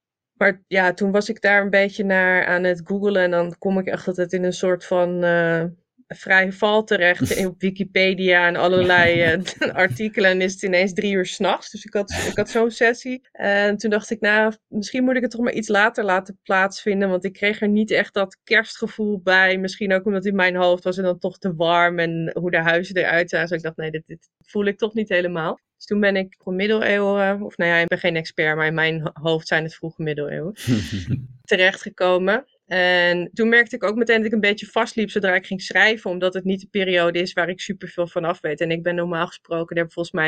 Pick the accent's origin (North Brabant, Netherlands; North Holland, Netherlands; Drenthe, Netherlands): North Holland, Netherlands; now in United States; Utrecht op zich niet. Ik kom zelf uit Noord-Holland.